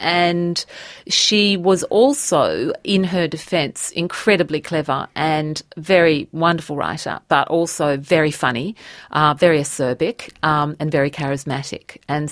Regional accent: Australia; because we are Australian.

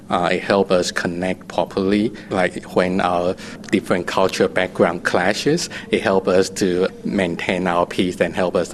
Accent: Australia; also born or lived in Taiwan; I'm from Taiwan originally, and I grew up in Australia.

